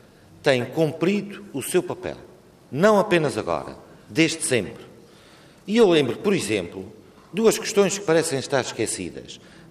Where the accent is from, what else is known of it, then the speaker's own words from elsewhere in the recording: Azores, Portugal; nós, como deputados desta Casa e como açorianos